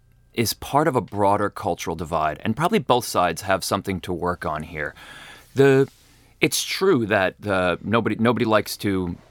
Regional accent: Northeast, United States; Where I grew up in the Northeast, I was practically an albino, albino buffalo.

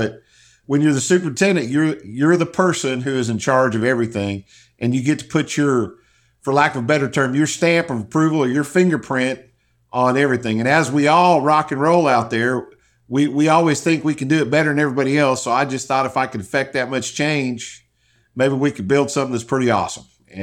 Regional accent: Wyoming, United States; I come from Wyoming, which is basically a rural state. We only have 500,000 people in the entire state.

